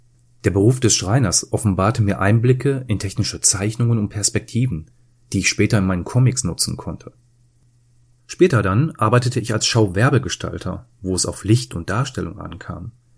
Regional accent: Oberhausen, North Rhine-Westphalia, Germany; born there; Geboren wurde ich 1976 in Oberhausen, Nordrhein-Westfalen.

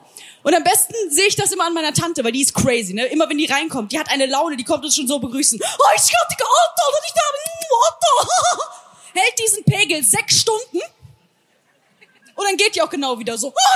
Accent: Heinsberg, North Rhine-Westphalia, Germany; Ich komme zwar aus Heinsberg, das ist direkt an der holländischen Grenze. Ich habe aber auch holländische Verwandtschaft.

